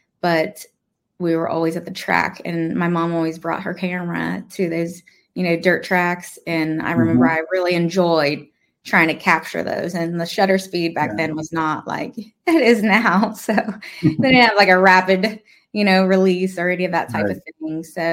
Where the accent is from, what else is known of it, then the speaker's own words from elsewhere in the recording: Indiana, United States; Like I'm from Indiana, so we have a big old Indy 500 party we did at the farm every single year.